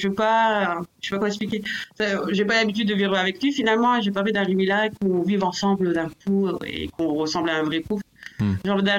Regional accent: Lille, Hauts-de-France, France; Enfin, tu sais, moi je suis du Nord. À Lille.

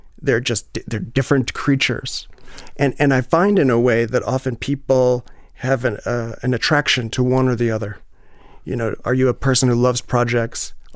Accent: New York City, New York, United States; Born and raised in New York City.

